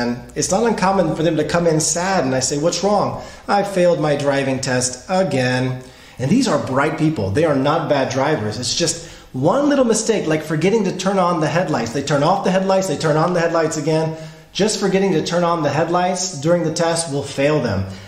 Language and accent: English; the South, United States; I'm 42 years old, growing up in the South